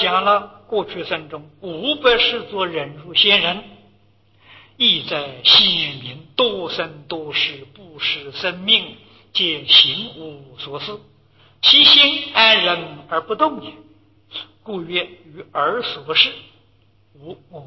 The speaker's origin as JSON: {"language": "Chinese", "country": "China", "said": "在古时候 我们中国人知道有天有神有心，不晓得有佛啊。"}